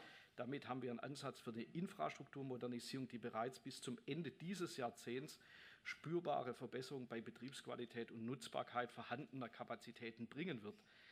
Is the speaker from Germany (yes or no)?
yes; Stuttgart, Baden-Württemberg, Germany; Von Stuttgart, meiner Heimatregion, nach Paris fahre ich etwas über 3 Stunden mit dem Zug.